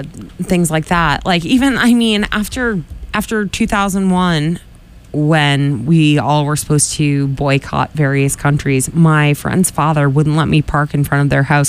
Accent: Ireland; even though I'm an Irish person, I like a lot of American beer.

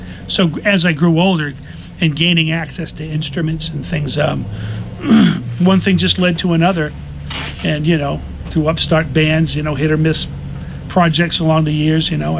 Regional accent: Massachusetts, United States; I am originally from North Shore, yeah. And I just consider myself a Massachusetts guy. Boston, you know, whatever.

